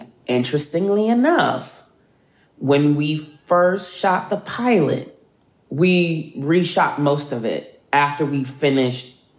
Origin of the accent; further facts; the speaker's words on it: Philadelphia, Pennsylvania, United States; And as me, of someone who born and raised in Philadelphia, I went to private schools and I was a quota, and I would get bused to the suburbs of Philadelphia